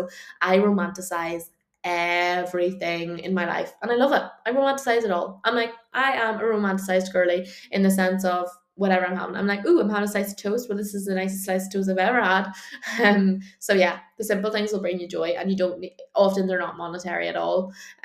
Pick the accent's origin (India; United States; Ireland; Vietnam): Ireland; not just from the culture that we live in, but I do think it is a lot of the culture that we are as Irish.